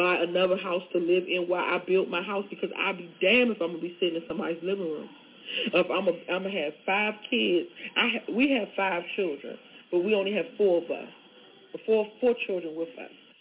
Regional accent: United States; accent: American; because you see I'm American, which you don't even know that I'm a Ghanaian too, but okay, I'm going to give you that I'm American because of my accent.

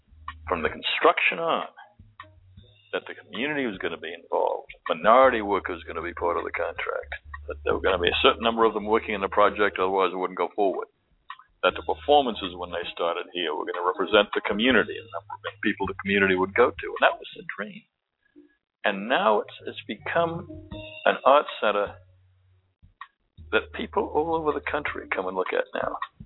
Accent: New Jersey, United States; It wasn't just because I grew up in Essex County and because I love Newark.

